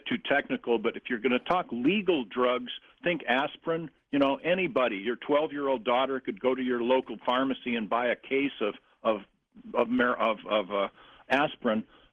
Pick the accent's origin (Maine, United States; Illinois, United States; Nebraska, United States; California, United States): California, United States; I'm from California.